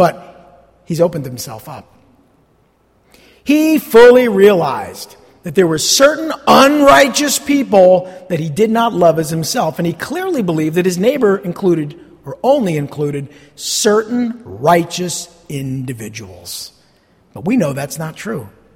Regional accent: Montclair, New Jersey, United States; like when we were growing up in Montclair, if I just said, well, he's not my neighbor.

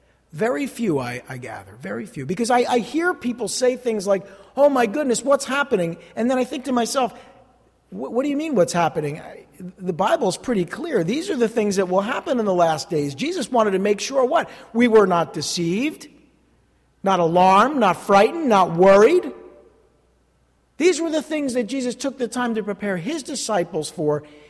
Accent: New Jersey, United States; Maybe it's because I'm from Jersey. Or maybe it's because I've been a Christian for 30 years

